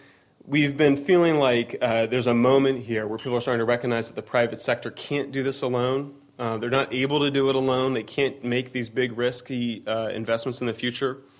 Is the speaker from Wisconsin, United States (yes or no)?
no; California, United States; We're from California